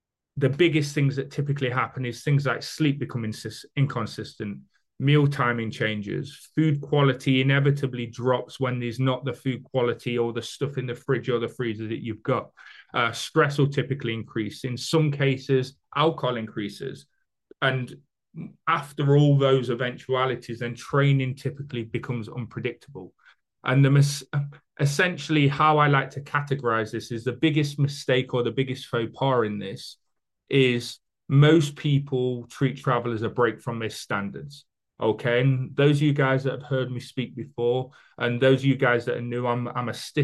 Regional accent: United Kingdom; I'm British, for those of you guys that didn't know

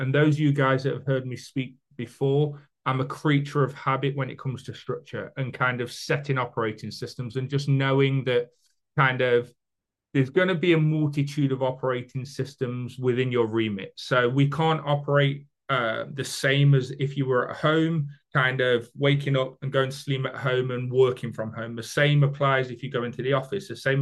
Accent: United Kingdom; I'm British, for those of you guys that didn't know

